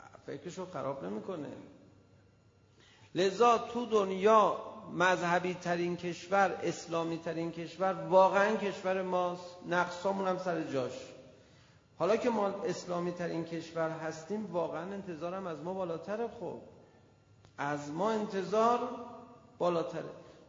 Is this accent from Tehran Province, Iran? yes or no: yes; Tehran, Tehran Province, Iran; میدونست ما تهرانیم،